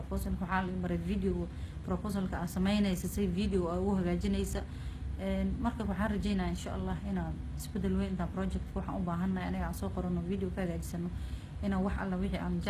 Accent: Garissa, Garissa County, Kenya; waxaan ka imaaday Kenya magaalada waxaan ka imaaday Garissa

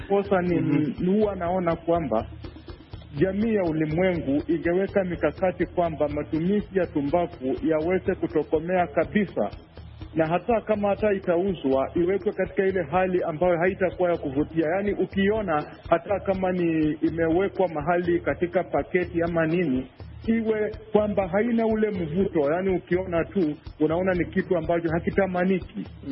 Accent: Ilungu, Vihiga County, Kenya; hasa katika kijiji changu chenye natoka huko sehemu za Ilungu Bunyore katika jimbo kuu la Vihiga.

